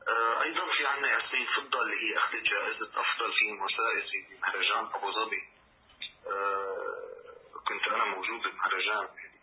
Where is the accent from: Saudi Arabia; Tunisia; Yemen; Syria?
Syria; بالنسبة لنا كسوريين